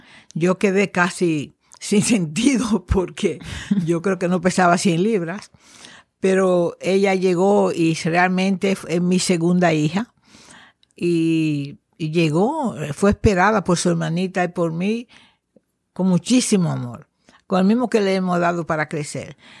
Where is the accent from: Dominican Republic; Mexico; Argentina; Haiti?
Dominican Republic; San Francisco de Macorís, Duarte; Soy de San Francisco de Macorís, tercera ciudad de la República Dominicana, la ciudad del Jaya, cuna del cacao, del café, arroz, productos menores y mayores, ciudad abundante y próspera.